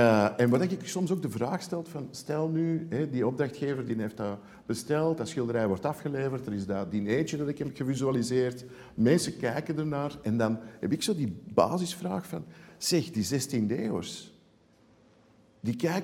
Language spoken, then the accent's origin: Dutch; Antwerp, Flanders, Belgium; Als Antwerpenaar denk ik van, ja.